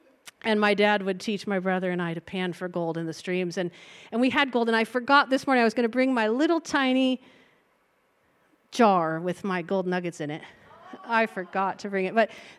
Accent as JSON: {"language": "English", "town": "Oroville", "region": "California", "country": "United States", "tie": "born or raised there", "said": "I grew up in Oroville, which is north of Sacramento. Oroville. It's a gold mining town."}